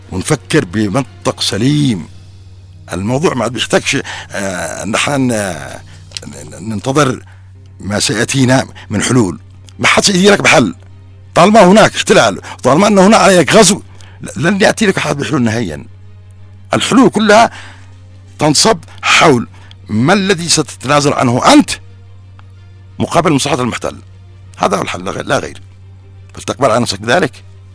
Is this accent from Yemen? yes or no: yes; Yemen